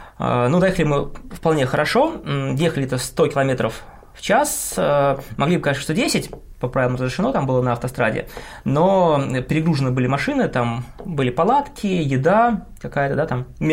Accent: Chelyabinsk, Chelyabinsk Oblast, Russia; Просто у меня, так как я из Челябинска и в Челябинск возвращался в конце

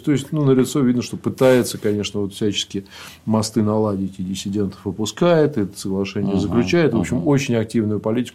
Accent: Moscow, Russia; Это же мой район фактически. Я в Крылатском. Ну, в Кунцево я вырос, а жил в Крылатском много раз.

